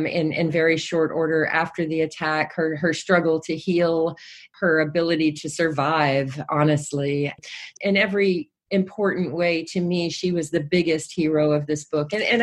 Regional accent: Texas, United States; I first sort of sensed this as a little girl growing up in West Texas, a little girl with a deep, deep love of reading

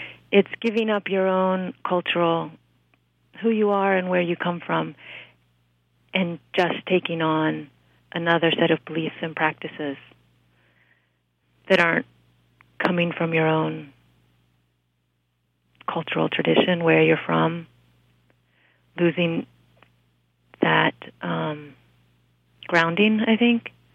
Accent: United States; Fear of giving up who I was as an American.

